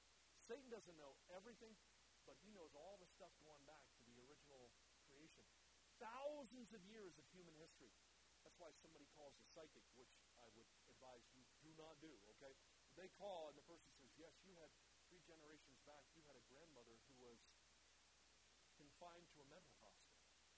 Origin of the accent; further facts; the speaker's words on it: Kansas City, Missouri, United States; And I'm from Kansas City, so I'll use Super Bowl 54, Miami.